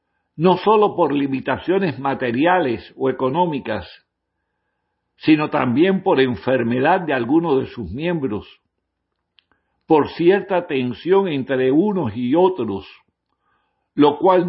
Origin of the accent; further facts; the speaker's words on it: Cuba; como familia cubana que somos